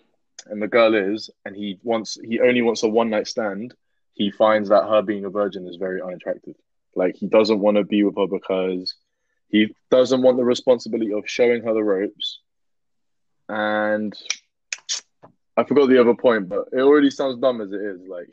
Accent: Oxford, South East England, United Kingdom; Maybe it's because we're from Oxford, though. Maybe shit's just different for us.

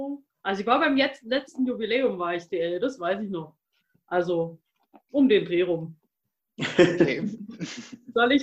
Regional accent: Wemmelsweiler, Saarland, Germany; ich sind ja auch weggezogen. Wie es da aktuell läuft, weiß ich auch gar nicht. Sonst war das zumindest bei uns in Wemmelsweiler so erstmal eine typische Ortsgruppe, ne?

